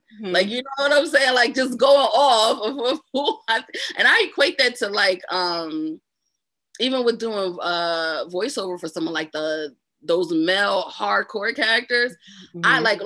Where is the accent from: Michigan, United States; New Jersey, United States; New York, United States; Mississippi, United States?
New Jersey, United States; Paterson; Like, I'm from Paterson, but you know, I got the family members, the male family members, and I pretty you know, my great home, great parents.